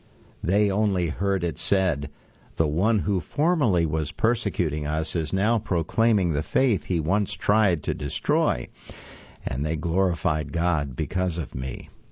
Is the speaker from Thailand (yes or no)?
no; Hong Kong; Mother Florence was born in my hometown of Hong Kong.